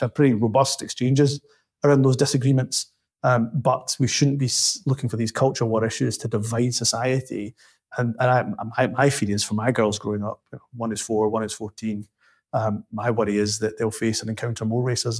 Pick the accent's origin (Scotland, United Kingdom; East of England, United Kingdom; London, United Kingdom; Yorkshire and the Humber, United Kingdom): Scotland, United Kingdom; Glasgow; now in Dundee, United Kingdom; Immigrant, mate. I mean, I went from Glasgow to Dundee. I mean, that's a bit harsh.